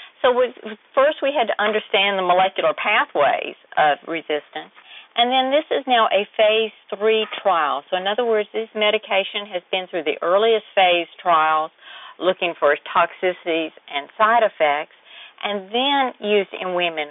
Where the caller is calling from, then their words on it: Macon, Georgia, United States; I'm calling from Macon, Georgia.